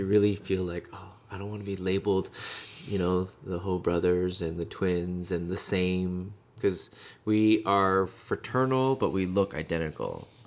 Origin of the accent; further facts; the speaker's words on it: Toronto, Ontario, Canada; we were born and raised in Toronto. We lived in the Riverdale area and had a really nice upbringing.